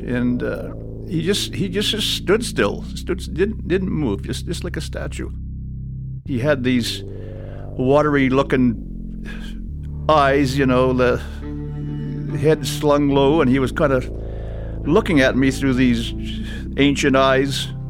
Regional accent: Churchill, Manitoba, Canada; As a kid growing up in Churchill, you know, our boogeyman, you know, our bad guy was always the polar bear.

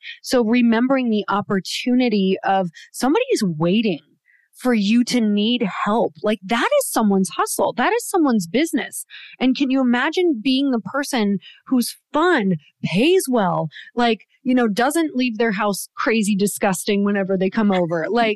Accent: Midwest, United States; I actually remember, so I was raised in the Midwest, and that certainly is like a badge of honor to clean your own house and like do all the chores and the yard work.

